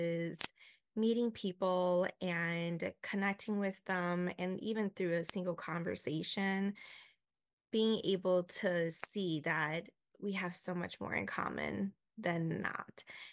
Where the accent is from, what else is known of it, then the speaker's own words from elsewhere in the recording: Duluth, Minnesota, United States; born there; I grew up as a mom, daughter of refugees. I was born in Duluth. I have four siblings. My parents came here in the late 1980s and we were never politically involved.